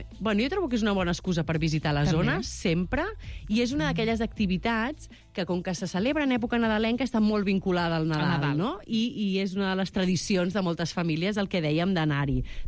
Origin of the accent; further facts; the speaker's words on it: Barcelona, Catalonia, Spain; De fet, crec que tots tenim records, els que som de Barcelona, anar-hi de petits, no?